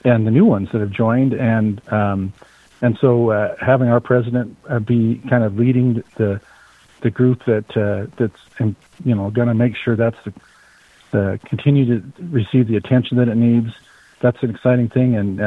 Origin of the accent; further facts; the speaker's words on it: Riverton, Wyoming, United States; I grew up in Riverton in the 1970s, which was largely built on the uranium industry.